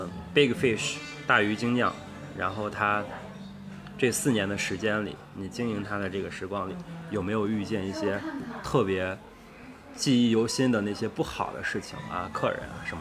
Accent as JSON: {"language": "Chinese", "region": "Shaanxi", "country": "China", "said": "我们关中那儿啊，就讲有一个就是他酒量很差喝醉了"}